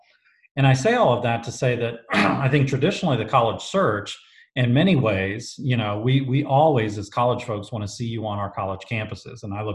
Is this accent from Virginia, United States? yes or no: yes; Virginia, United States; I grew up in Virginia. I went to a place called Christopher Newport University, which is a public university in Virginia.